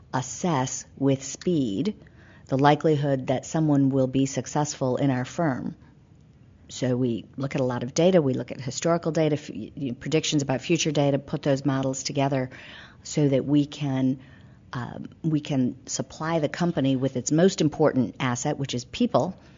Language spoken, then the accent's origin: English; Midwest, United States; I grew up in the Midwest.